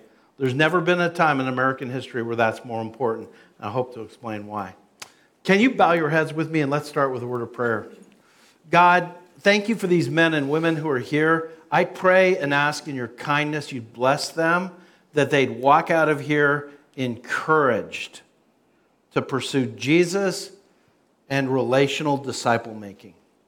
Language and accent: English; Calgary, Alberta, Canada; that's my home city. That's where I grew up. And when I grew up in Calgary, Alberta, Canada